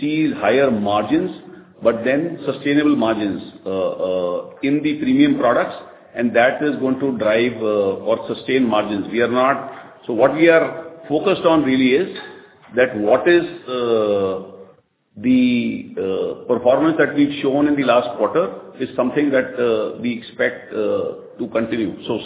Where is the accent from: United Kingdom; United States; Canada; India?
India; So I'm an Indian, so I understand exactly what you're saying.